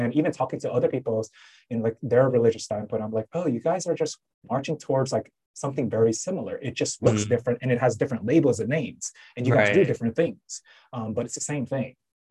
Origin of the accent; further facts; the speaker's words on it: American Samoa; Like I'm from American Samoa, for some reason, like for there too, like 90% plus people are more of like the Baptist or Christian